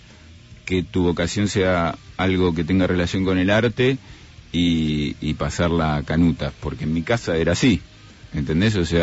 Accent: Casanova, Buenos Aires Province, Argentina; also born or lived in Burlingame; Yo soy de Casanova, nací en Burlingame, pero de los 10 años en adelante viví en Casanova.

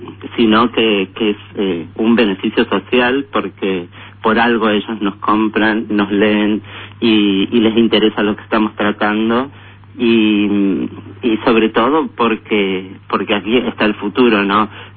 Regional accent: Buenos Aires, Argentina; ha recaído muchísimo en las que somos de Capital Federal, y La Plata, el Gran Buenos Aires, que estamos cerca

